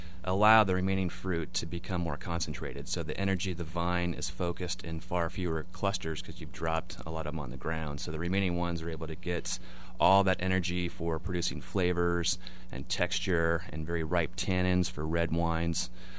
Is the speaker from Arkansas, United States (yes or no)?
no; Napa, California, United States; And I'm from Napa, third generation Napan